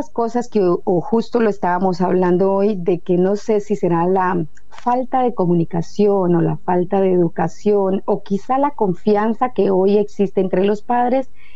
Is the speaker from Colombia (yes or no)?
yes; Colombia; now in Argentina; Soy de un pueblo muy chico, de unos 14.000 habitantes, al sur de Colombia